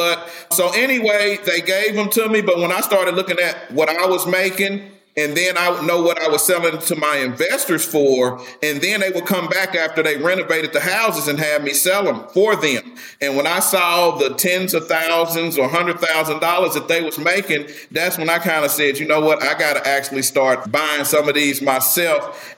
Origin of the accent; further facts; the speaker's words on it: Midwest, United States; So I come from the Midwest.